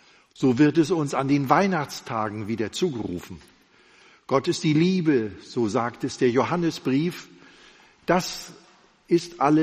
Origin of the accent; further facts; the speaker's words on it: Rostock, Mecklenburg-Vorpommern, Germany; in Rostock gab es über dem Altar ein ganz großes Dreieck